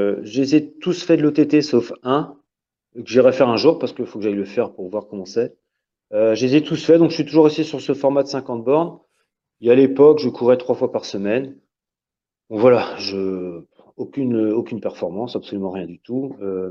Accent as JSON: {"language": "French", "town": "Moncontour", "region": "Brittany", "country": "France", "said": "je suis de Moncontour, à Plémy, mais Plémy très proche de Moncontour, je suis à 1 km du départ du Ménestrail."}